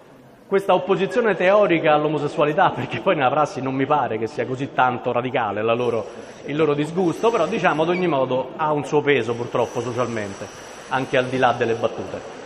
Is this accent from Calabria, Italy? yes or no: no; Rome, Lazio, Italy; soprattutto da romano, sto proprio più che bene